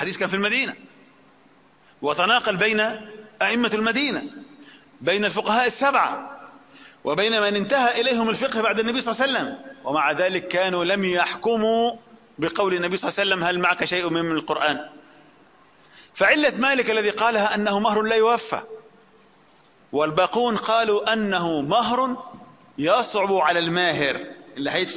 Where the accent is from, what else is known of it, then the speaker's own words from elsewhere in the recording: Upper Egypt, Egypt; أقول مثلا عندنا في الصعيد